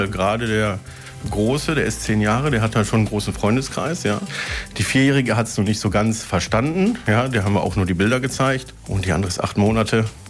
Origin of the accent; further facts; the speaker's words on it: Hagen, North Rhine-Westphalia, Germany; ich komme aus Hagen-Hohenlimburg